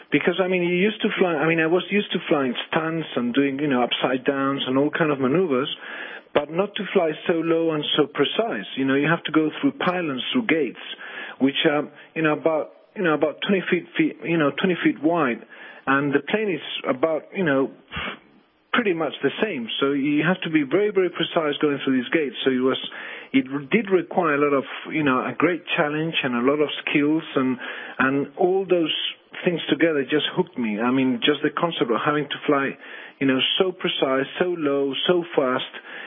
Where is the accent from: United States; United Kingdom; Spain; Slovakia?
Spain; English is a second language; I'm from Europe, from Spain, and I was, you know, for many, many years, I was doing air shows and aerobatic flying